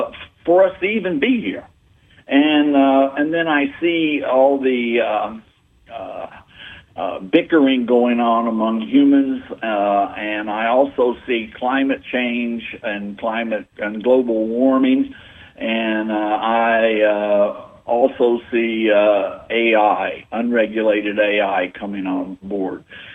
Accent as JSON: {"language": "English", "town": "Lexington", "region": "Kentucky", "country": "United States", "tie": "born or raised there", "said": "Well, I grew up in Lexington, Kentucky, and I have 2 degrees from UK."}